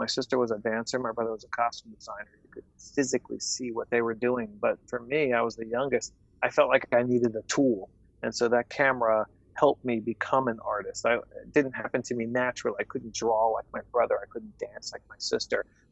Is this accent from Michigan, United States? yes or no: no; New York, United States; also born or lived in Washington, D.C.; I'm originally from New York, but I spent the majority of my life just outside Washington, D.C.